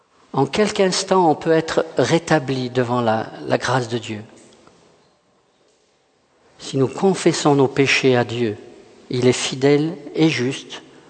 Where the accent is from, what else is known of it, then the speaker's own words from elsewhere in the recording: France; surtout en tant que Français, hein, on aime bien juger.